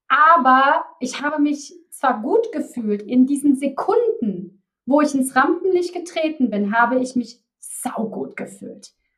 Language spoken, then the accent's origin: German; Cologne, North Rhine-Westphalia, Germany; accent: Cologne dialect; Da kommt auch mein Kölner Dialekt durch.